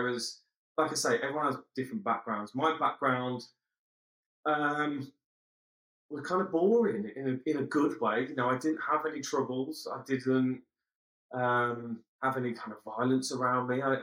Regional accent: Lichfield, West Midlands, United Kingdom; So I grew up in a city called Lichfield. I lived there with my mum and dad, older brother, younger brother. Oh gosh, till I was 18, 19.

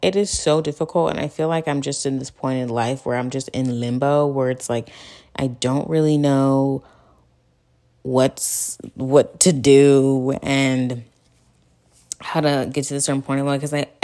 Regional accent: Cleveland, Ohio, United States; I'm 22. I am from Cleveland, Ohio. I'm from a suburb in Cleveland, Ohio. Black girl, loud and proud.

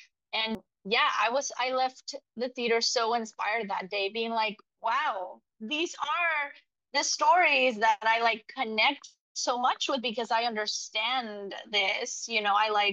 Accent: Mexico; I grew up in Mexico.

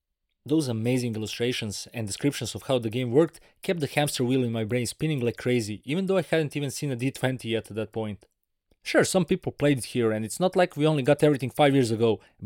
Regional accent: Serbia; as I grew up in Serbia, it never reached me.

